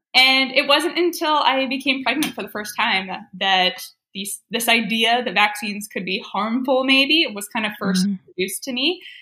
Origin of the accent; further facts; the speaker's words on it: Canada; now in United States; In Canada, actually. I grew up in Canada.